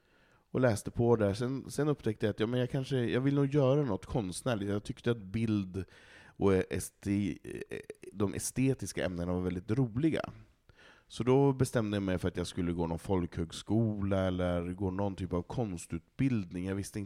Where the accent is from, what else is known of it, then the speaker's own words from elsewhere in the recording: Malå, Västerbotten County, Sweden; gå till frisören i Malå i samhället där jag kommer ifrån